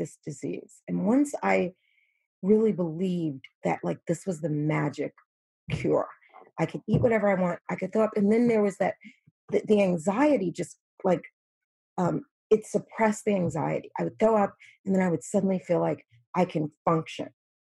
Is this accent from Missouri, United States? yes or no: no; New York, United States; I remember living in New York. I have my own apartment. I'm from New York.